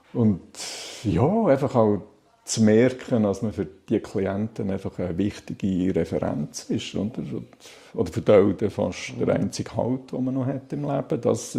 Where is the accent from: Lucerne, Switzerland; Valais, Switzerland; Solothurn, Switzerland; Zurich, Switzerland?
Solothurn, Switzerland; Balsthal; now in Solothurn, Switzerland; Ich bin in Ballstuhl aufgewachsen, Ballstal. Das ist knapp 15 Kilometer von Solothurn weg, hinter den Bergen im Jura, Solothurner Jura.